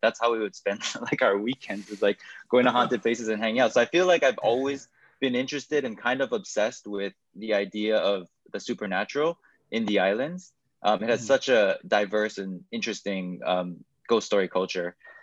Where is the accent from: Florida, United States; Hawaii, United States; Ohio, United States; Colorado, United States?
Hawaii, United States; it was always the goal to make it feel, you know, honest to my experience of growing up born and raised in Hawaii.